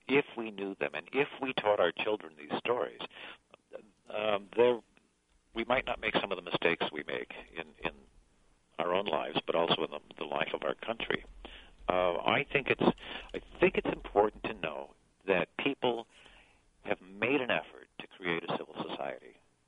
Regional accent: Muscatine, Iowa, United States; since I'm from Muscatine and my family's here

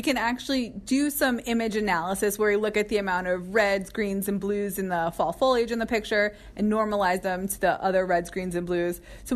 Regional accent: New England, United States; now in Virginia, United States; Well, I selfishly knew I was moving to Virginia, and I'm from New England, and I wanted a reason to go back to Maine in the fall.

